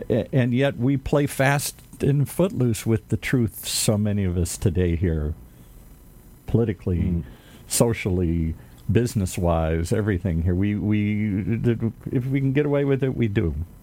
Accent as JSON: {"language": "English", "region": "Midwest", "country": "United States", "tie": "born or raised there", "said": "the code that I grew up in the Midwest."}